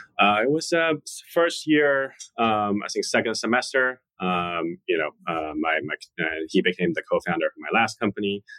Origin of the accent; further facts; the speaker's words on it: Shanghai, China; English is a second language; moved away as an adult; now in United States; Yeah, born and raised in Shanghai, China.